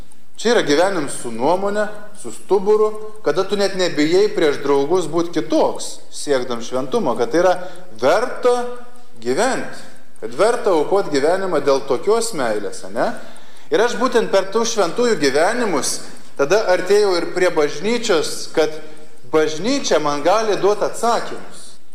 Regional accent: Šiluva, Kaunas County, Lithuania; Aš esu kilęs iš Šiluvos, iš Šiluvą

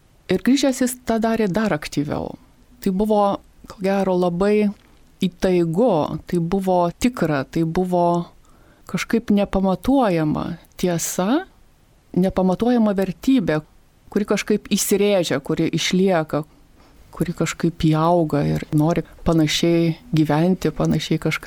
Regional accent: Suvalkija, Lithuania; Gimiau ir augau Suvalkijoje, sakyčiau netgi nelabai toli nuo rašytojo Vinco Mykolaičio Putino tėviškės ir katalikiškoje šeimoje. Šeimoje buvome keturios seserys

